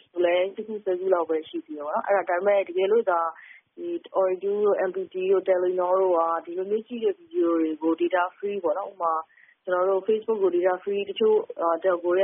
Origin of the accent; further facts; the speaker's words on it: Yangon, Yangon Region, Myanmar; ကျွန်တော်ဆိုရန်ကုန်မှာပဲမွေးရန်ကုန်မှာပဲကြည်